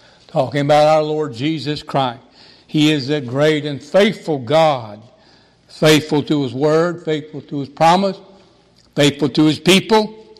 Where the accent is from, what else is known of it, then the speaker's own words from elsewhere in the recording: Rocky Mountains, United States; now in Kentucky, United States; Now, I grew up a long way from here. People often ask me, where are you from? Where did you grow up? Somehow my speech betrayeth me. Somehow they know I'm not from the hills of East Kentucky. I grew up a long way from here.